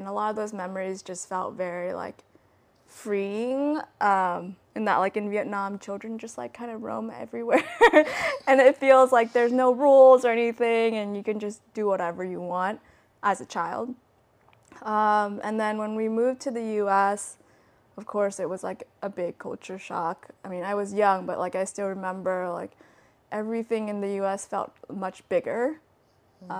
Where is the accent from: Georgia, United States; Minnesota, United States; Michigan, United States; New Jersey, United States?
Georgia, United States; I grew up in Georgia, so every house has an American flag outside of it.